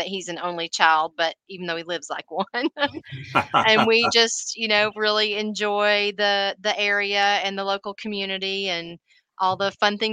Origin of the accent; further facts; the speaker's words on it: Chattanooga, Tennessee, United States; So I'm a lifelong resident of Chattanooga. I grew up actually in the Hickson area.